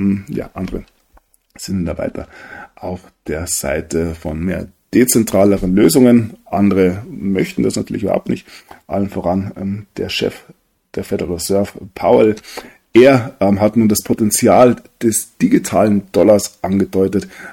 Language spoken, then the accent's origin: German; Bavaria, Germany; vielleicht ist es für mich als Bayer einfach in der Genetik schon etwas, was man sehr, sehr kritisch sieht